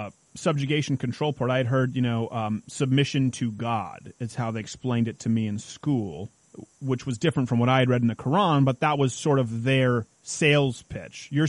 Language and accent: English; Montreal, Quebec, Canada; now in United States; I grew up in Montreal. A lot of people don't know that. So much more similar to Europe than where I am now in the United States.